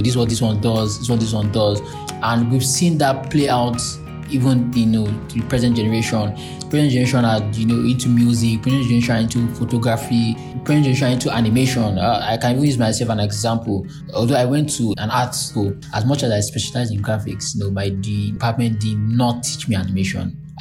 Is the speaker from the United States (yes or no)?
no; Nigeria; I grew up in Nigeria